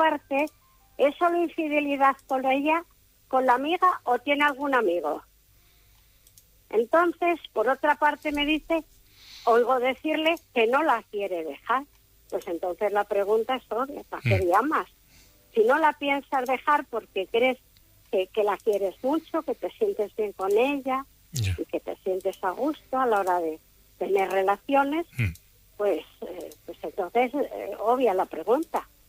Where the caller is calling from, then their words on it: Zamora, Castile and León, Spain; de Zamora.